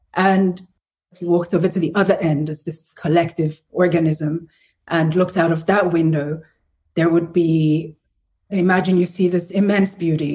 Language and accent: English; Nigeria; as a Nigerian specifically, when I've gone to vote in Nigeria